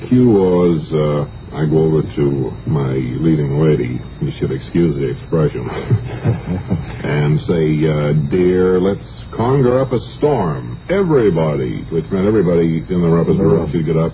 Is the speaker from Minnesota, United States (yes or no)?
no; Terre Haute, Indiana, United States; born there; I was born in Terre Haute.